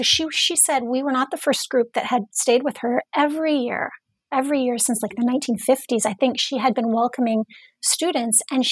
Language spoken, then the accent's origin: English; Indiana, United States; also born or lived in Massachusetts / New York; I was born and raised in Indiana, and went east for school to Wellesley College in Massachusetts for undergraduate studies, and then New York University for graduate school